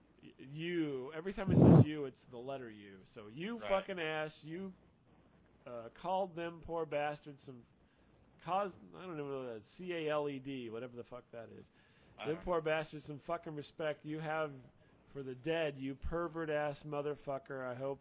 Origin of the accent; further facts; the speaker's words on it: England, United Kingdom; I went to Clear Lake last year. It was uplifting. I came from England.